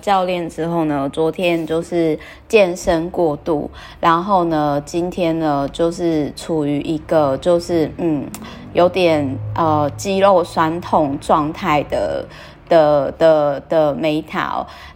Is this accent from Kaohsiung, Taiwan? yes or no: yes; Kaohsiung, Taiwan; 因为我老家是在高雄嘛